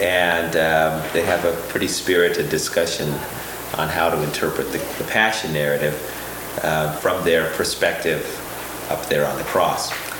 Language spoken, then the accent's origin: English; New Mexico, United States; also born or lived in Arizona; because I grew up on the Navajo Indian Reservation in the San Juan Basin of northern New Mexico and northern Arizona.